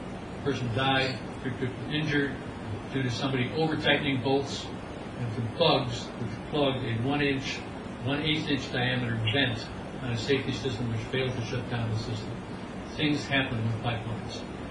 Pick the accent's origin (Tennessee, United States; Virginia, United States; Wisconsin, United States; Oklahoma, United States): Tennessee, United States; Chattanooga; I'm from Chattanooga.